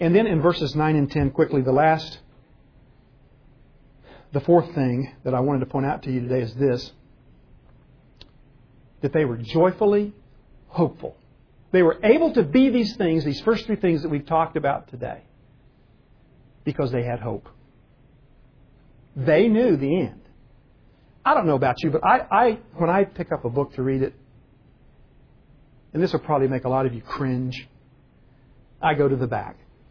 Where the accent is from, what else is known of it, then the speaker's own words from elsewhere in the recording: Geigertown, Pennsylvania, United States; "Where are you from?" "Well, I'm from Geigertown, Pennsylvania."